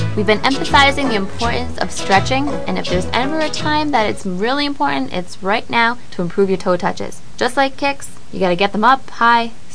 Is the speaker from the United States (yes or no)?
yes; Rhode Island, United States; oh, you're from Rhode Island? I'm from Rhode Island too.